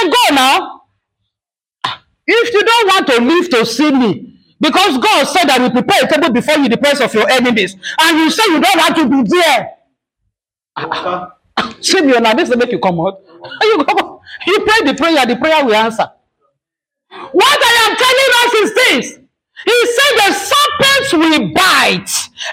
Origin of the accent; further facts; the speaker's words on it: Edo, Nigeria; Sorry that I'm speaking my village language. I'm from Edo State, but I'm not the Yabini.